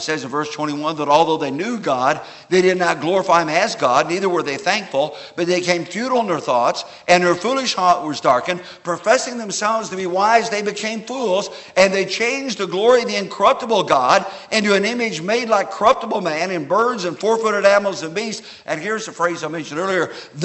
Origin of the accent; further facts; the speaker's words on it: Indiana, United States; When I was a kid growing up in Indiana